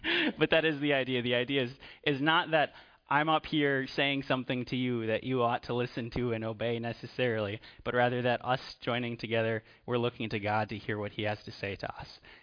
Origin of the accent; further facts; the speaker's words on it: Wisconsin, United States; You could just tell when I said that I'm from Wisconsin